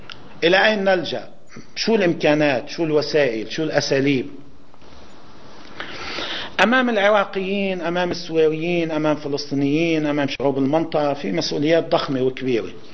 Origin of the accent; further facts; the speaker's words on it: Lebanon; طيب نحن شو اللي ممكن انه نعمله كلبنانيين؟